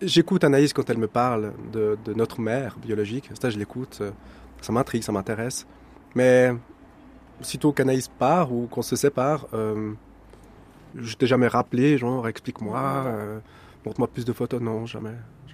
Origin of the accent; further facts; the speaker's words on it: Switzerland; also born or lived in Peru; Non, je suis suisse. Pour moi, je suis suisse. Je me sens bien comme ça.